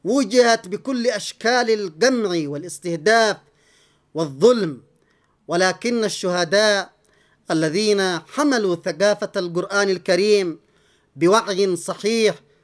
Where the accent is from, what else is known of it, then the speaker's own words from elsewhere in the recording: Yemen; منها بلدنا اليمن هو مستهدف أيضا في المقام الأول